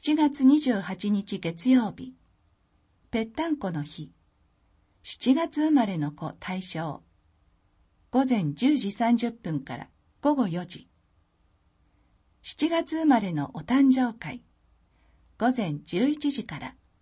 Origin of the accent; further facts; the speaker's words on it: New Zealand; Japanese is a second language; now in Japan; 今回も私の出身国であるニュージーランドの文化を紹介したいと思います。